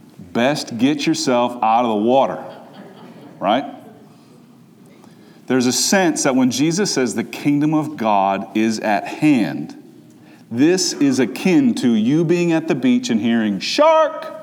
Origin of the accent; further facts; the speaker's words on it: Minnesota, United States; For example, I grew up in Minnesota, and I've been working on hiding my vowels for a long time. But it's true. I'm from Minnesota.